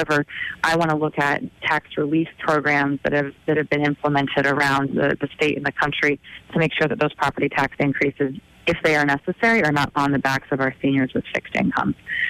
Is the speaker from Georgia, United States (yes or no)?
no; Oregon, United States; I am from Oregon, and I have a lot of friends who live in Seattle and Portland and San Francisco.